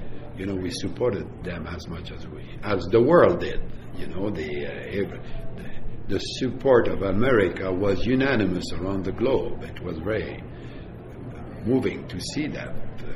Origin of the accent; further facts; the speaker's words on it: Shawinigan, Quebec, Canada; the judge at the municipal court in Shawinigan, my hometown.